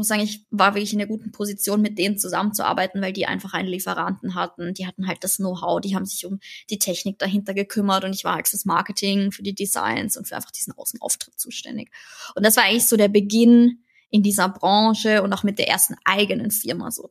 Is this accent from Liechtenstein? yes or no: no; Austria; Wir kommen aus Österreich, weil ich einfach aus Österreich komme.